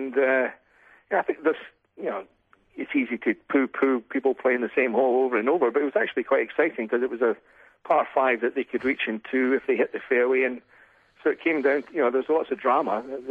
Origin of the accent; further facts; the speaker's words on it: Scotland, United Kingdom; There was a bunch of guys from my hometown in Scotland.